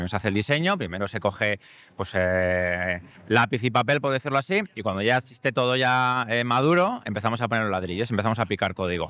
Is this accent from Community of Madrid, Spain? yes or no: yes; Madrid, Community of Madrid, Spain; Vengo de Madrid.